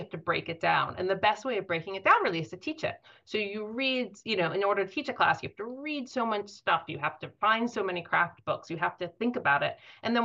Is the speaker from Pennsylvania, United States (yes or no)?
no; Chapel Hill, North Carolina, United States; moved away as an adult; Now, I can totally do this with my hometown of Chapel Hill, North Carolina, at least frozen in time in my mind from when I was 18. I haven't lived there in quite a long time